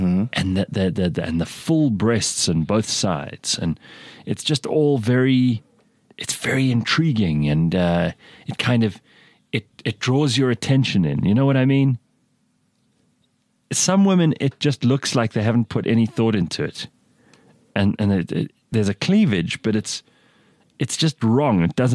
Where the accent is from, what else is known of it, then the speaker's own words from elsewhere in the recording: South Africa; But fuck you, I live in this country. I'm South African.